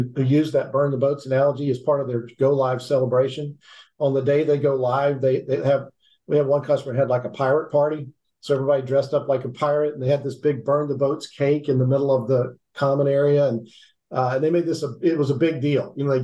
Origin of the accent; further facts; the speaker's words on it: Louisiana, United States; So I grew up in Louisiana, and so Texas barbecue is more what I like